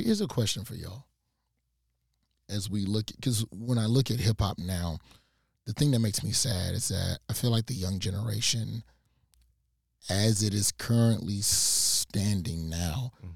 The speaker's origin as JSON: {"language": "English", "region": "the South", "country": "United States", "said": "As a Southerner, I have to choose"}